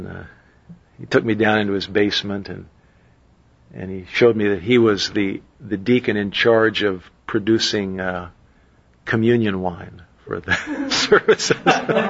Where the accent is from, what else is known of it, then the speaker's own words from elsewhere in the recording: Indianapolis, Indiana, United States; born there; we were going to trek back up to Indiana and Minnesota, where we were born. I was born in Indianapolis, my wife in Minneapolis.